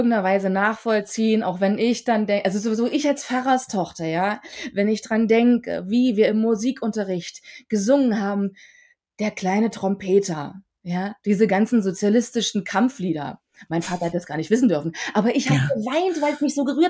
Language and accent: German; East Germany, Germany; Es war immer so ein bisschen unangenehm zu sagen, ich bin ein Ossi.